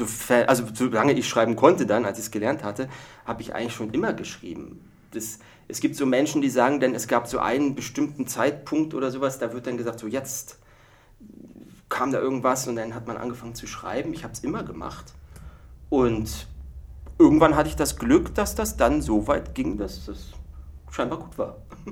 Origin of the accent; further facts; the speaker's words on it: Neubrandenburg, Mecklenburg-Vorpommern, Germany; Mecklenburg-Vorpommern hatte ziemlich viele davon. Also mein Heimatort, der nicht allzu groß war, der hatte sogar eine, Neubrandenburg.